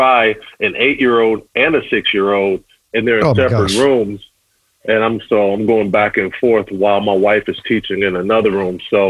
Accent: Pasadena, California, United States; also born or lived in Glendora / La Verne; now in Las Vegas, United States; Oh, yeah. You know, Pasadena boy, went to Glendora High. Yeah, you know, family moved to Laverne before moving to Vegas. My brother's still in Upland.

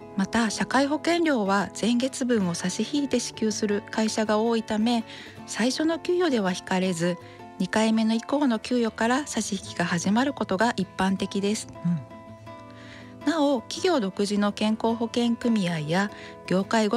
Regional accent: Tokushima, Japan; 私の出身は徳島県で、大学卒業まで住んでいました。

